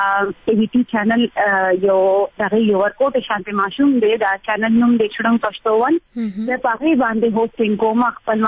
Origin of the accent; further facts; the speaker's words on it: Khyber Pakhtunkhwa, Pakistan; now in Peshawar, Pakistan; ایکچولی زه پېښور کې پاتې کیږم خو موږ پښتانه یو. زه ایکچولی ما مومند ایجنسی نه.